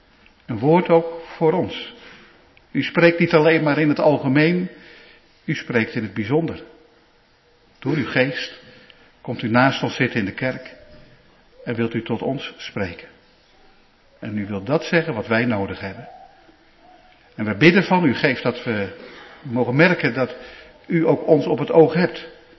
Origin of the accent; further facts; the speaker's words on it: Canada; now in Netherlands; En dat we, ook al komen we uit Canada, dat we hier in Nederland in de kerk mogen zijn.